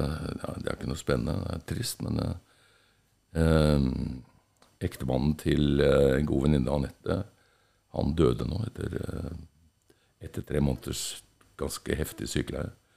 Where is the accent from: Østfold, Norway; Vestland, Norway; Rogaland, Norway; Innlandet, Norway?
Østfold, Norway; Sarpsborg; fra Sarpsborg, som min hjemby.